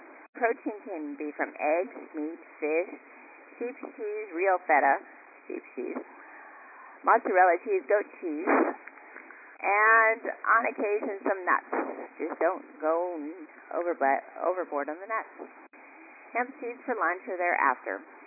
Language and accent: English; Iowa, United States; I grew up in Iowa where my mom and my grandmother made everything from scratch with fresh ingredients and love.